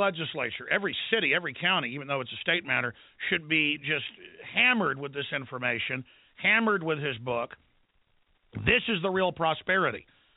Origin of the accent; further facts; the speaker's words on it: Texas, United States; And I'm a Texan. I love Texas.